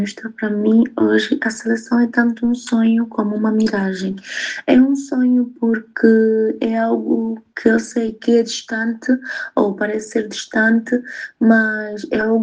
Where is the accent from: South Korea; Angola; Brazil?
Angola; now in Portugal; tenho 26 anos de idade, sou angolana, jogo lateral esquerda e comecei o meu percurso desportivo no Porto Atlético de Luanda. Eu estou em Portugal há 3 anos.